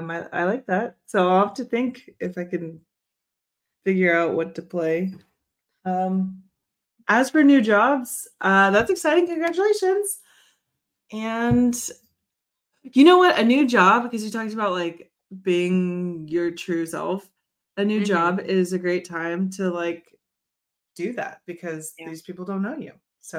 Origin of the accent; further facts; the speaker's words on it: the South, United States; Just because I'm a Southern person. Just because I'm an American person.